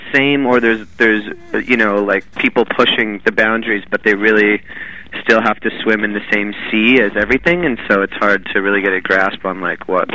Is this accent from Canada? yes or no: yes; Vancouver, British Columbia, Canada; I grew up in Vancouver in, you know, sort of like, I was in high school in the late 90s